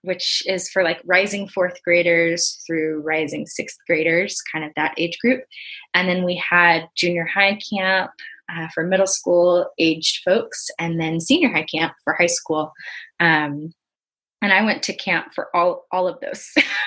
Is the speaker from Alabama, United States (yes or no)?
yes; Alabama, United States; also born or lived in Iowa; now in Orange, United States; I grew up in Community of Christ in Alabama. And then I went to our church affiliated school, Graceland University, in Iowa. And now I live with my husband, Daniel, in California, Orange, California